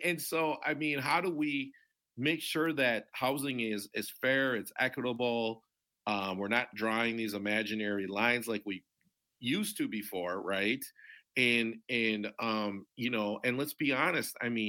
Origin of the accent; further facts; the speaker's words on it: Minnesota, United States; as a Minnesotan, I don't want to be, you know, known for our state, because I love our state.